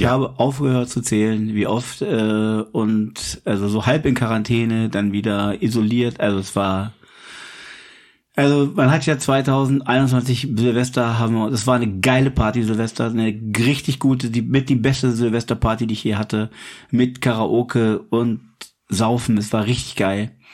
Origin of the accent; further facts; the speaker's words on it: Einbeck, Lower Saxony, Germany; born there; heute in meinem Geburtsort, dem wunderschönen Einbeck